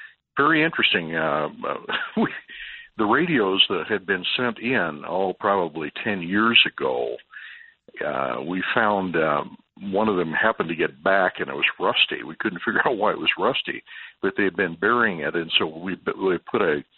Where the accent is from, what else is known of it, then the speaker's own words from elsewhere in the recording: Kansas, United States; And, I come from Kansas, and I barely speak Kansas.